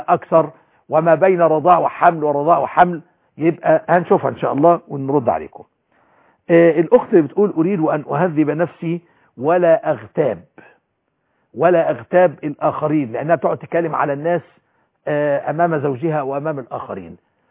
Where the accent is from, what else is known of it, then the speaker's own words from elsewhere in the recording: Egypt; بلدنا مصر